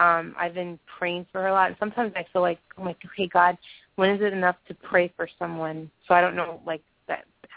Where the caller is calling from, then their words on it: Miami, Florida, United States; I'm calling from the Miami area.